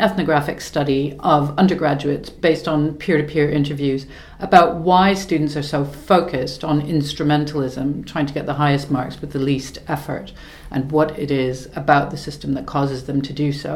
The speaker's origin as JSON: {"language": "English", "country": "Canada", "moved": "yes", "said": "when I moved here from Canada all those years ago"}